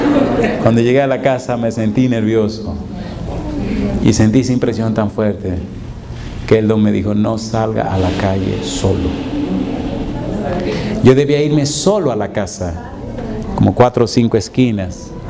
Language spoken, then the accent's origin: Spanish; Ñaña, Lima, Peru; yo vengo de aquí, de la Universidad de Lima, de Perú, de aquí de Ñaña.